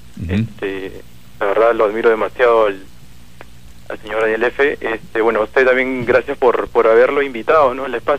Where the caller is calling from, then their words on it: San Juan de Lurigancho, Lima, Peru; llamo de San Juan de Urigancho.